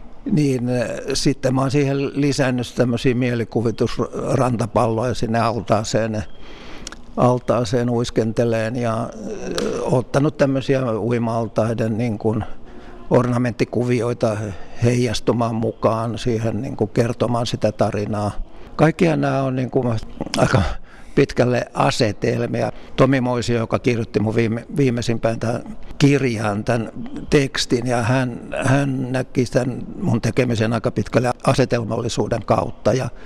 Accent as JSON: {"language": "Finnish", "region": "South Ostrobothnia", "country": "Finland", "said": "mä oon eteläpohjalainen maisema kanssa"}